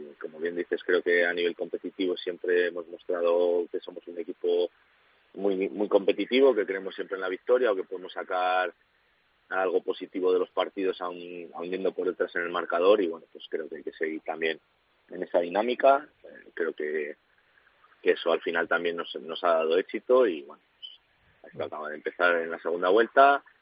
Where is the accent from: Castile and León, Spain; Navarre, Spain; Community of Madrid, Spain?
Castile and León, Spain; Valladolid; born there; moved away; Yo nací en Valladolid, aunque ya llevo muchos años fuera de allí, pero bueno, también es tu tierra, tienes gente allí que va a verte